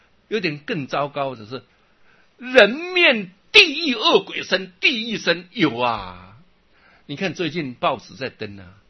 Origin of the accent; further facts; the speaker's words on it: Luodong, Yilan County, Taiwan; 我母亲就带着我们在罗东镇的大庙、小庙，什么庙都拜